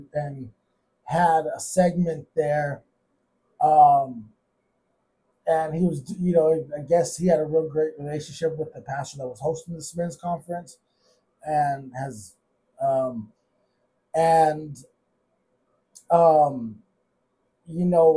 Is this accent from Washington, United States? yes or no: no; Phoenix, Arizona, United States; in my hometown, in my city of Phoenix, in an area I used to live pretty close